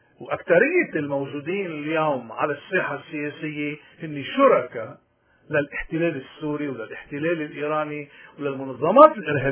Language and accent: Arabic; Lebanon; نحن كشعب لبناني مقارنة أو نسبة بعدد سكاننا